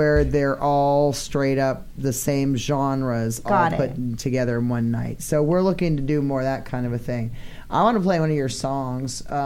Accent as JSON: {"language": "English", "region": "Maine", "country": "United States", "said": "Well, we're from Maine. We do weird shit like that."}